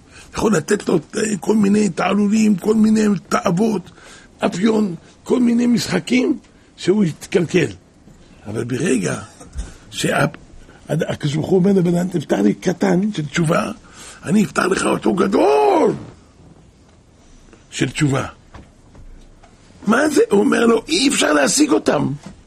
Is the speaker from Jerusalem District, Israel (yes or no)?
yes; Jerusalem, Jerusalem District, Israel; אנחנו חיים פה, אנחנו גדלנו פה משאנחנו ילדים באזור הזה. היה פה הכל שוק.